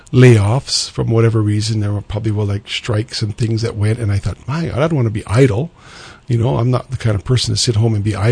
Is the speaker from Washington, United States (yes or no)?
no; Honolulu, Hawaii, United States; I grew up in Honolulu, born in St. Francis Hospital, and I pretty much was raised in Aina Haina, Kailua, and then in Kailua area.